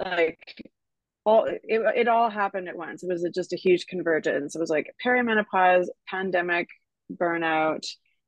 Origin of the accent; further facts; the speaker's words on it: Canada; also born or lived in overseas; Although I am Canadian, and that's where I am now. I'm in Vancouver.